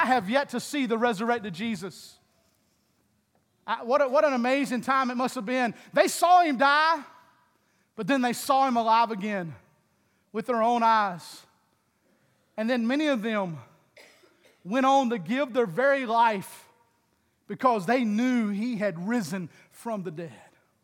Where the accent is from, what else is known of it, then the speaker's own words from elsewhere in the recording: North Carolina, United States; accent: North Carolina; I just got to make sure you understand my North Carolina accent.